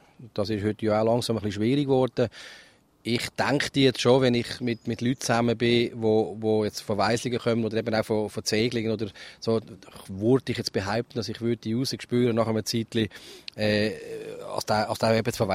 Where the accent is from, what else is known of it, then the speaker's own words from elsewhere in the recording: Switzerland; Wir haben das allerdings als Schweizer gut gemacht.